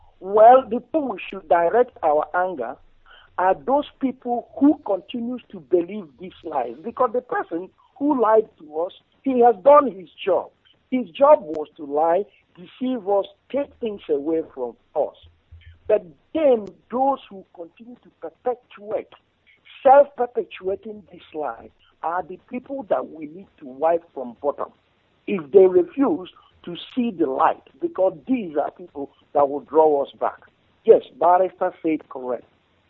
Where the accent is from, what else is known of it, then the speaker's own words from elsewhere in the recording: Iho, Imo, Nigeria; I'm from Iho Ikeduru.